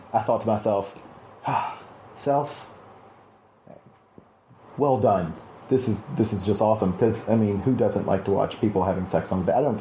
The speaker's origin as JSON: {"language": "English", "region": "the South", "country": "United States", "said": "I am from the South, and we don't put collars on many things that aren't dogs."}